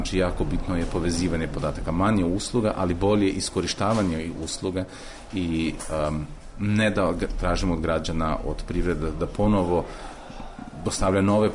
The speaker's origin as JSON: {"language": "Croatian", "country": "Slovenia", "said": "dolazim iz Slovenije, ali radio sam većinu svog radnog staža van Slovenije. Radio sam u Briselu za Evropsku komisiju, onda za regionalnu vladu Njemačke pokrajine Baden-Württemberg"}